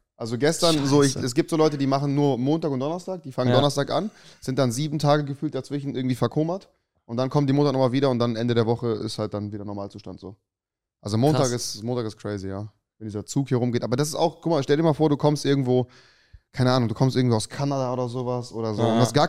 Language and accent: German; Germany; also born or lived in Cologne; ich komme ja ursprünglich so aus der Eifel, bin aber in Köln geboren.